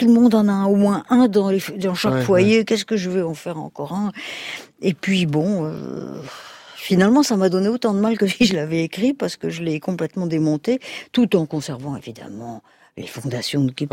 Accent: Bourgogne-Franche-Comté, France; also born or lived in Algiers, Algeria; Je crois pas, à part le couscous que j'adore. C'est fini. Non, j'ai vécu surtout en Bourgogne. Ma petite enfance, c'est en Bourgogne.

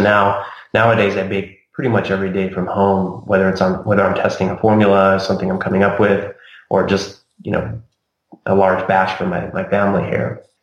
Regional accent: United States; I grew up here in the States, but my family's pretty hardcore Italian

